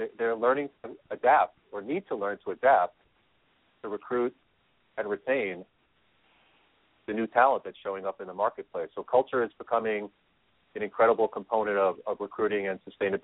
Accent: New York, United States; because I am originally from New York, and I thought you were going to congratulate me for having Brandon Marshall.

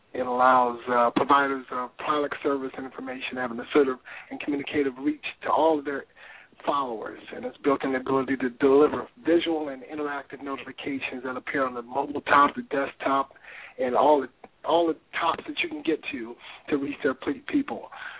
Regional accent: Detroit, Michigan, United States; You're in Detroit, which I'm from Detroit, so I hate Detroiters.

